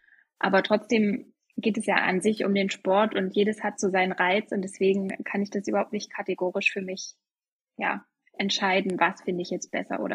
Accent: Saxony-Anhalt, Germany; ich komme aus Rieder im wunderschönen Harz.

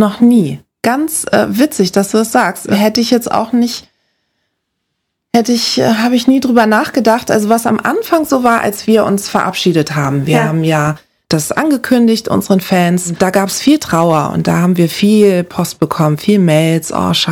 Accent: Braunschweig, Lower Saxony, Germany; Und dann habe ich einen Austausch gemacht in den USA, dann bin ich in Braunschweig zur Schule gegangen.

